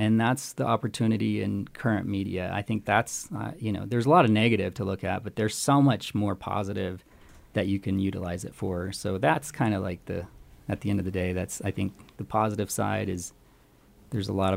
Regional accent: Costa Rica; if you go to a different country, like I'm from Costa Rica

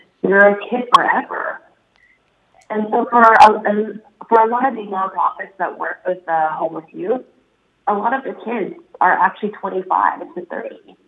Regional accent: East Coast, United States; moved away as an adult; I grew up on the East Coast, and so I came out here, and I totally bought into the whole concept of homeless by choice.

